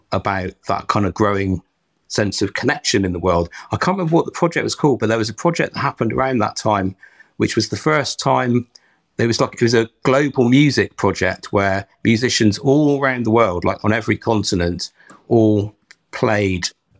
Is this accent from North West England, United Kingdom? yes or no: yes; Hale, North West England, United Kingdom; so like when I was growing up in Hale, it was, are you going to move away and, you know, go to a city and do something interesting, or are you going to go to Australia?